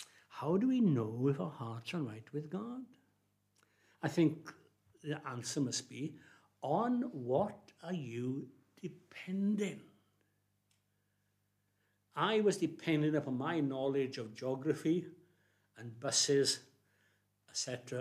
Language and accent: English; Wales, United Kingdom; growing up in South Wales in a little chapel and going to Sunday school till I was about 11 or so and then forsaking the whole thing